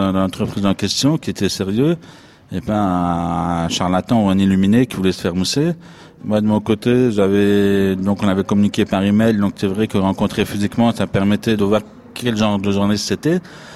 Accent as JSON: {"language": "French", "country": "France", "said": "je suis français"}